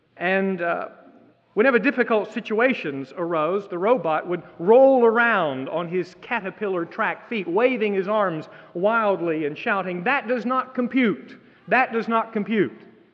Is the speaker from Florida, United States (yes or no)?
yes; Florida, United States; I grew up in South Florida. There were six children in my family, and we were brought up with specific responsibilities to do, chores, tasks to take care of.